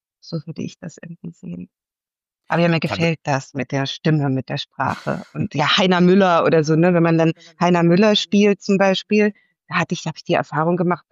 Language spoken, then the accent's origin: German; Swabia, Germany; Und ich selber komme aus Schwaben, also hab alemannische Eltern.